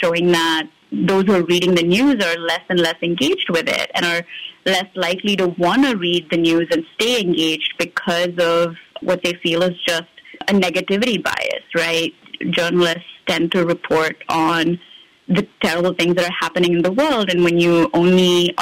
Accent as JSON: {"language": "English", "country": "India", "said": "I'm originally from India"}